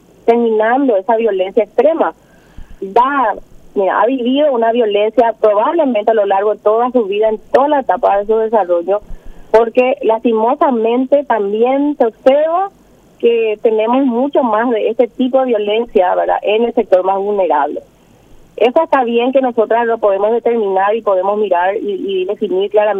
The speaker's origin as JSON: {"language": "Spanish", "country": "Paraguay", "said": "como paraguayos"}